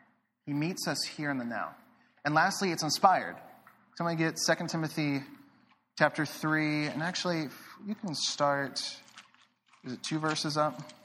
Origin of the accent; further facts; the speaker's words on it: Dallas, Texas, United States; I grew up in Dallas, Texas, a Southern Baptist fundamentalist in the buckle of the Bible Belt.